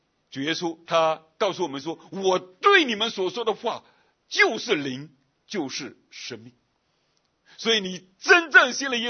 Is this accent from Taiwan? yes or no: no; Fujian, China; 我回到福建老家农村哈